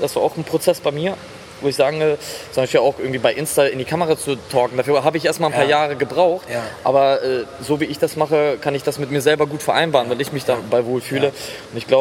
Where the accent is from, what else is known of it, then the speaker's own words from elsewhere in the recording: Belarus; habe einen ausländischen Background. Ich komme aus Weißrussland ursprünglich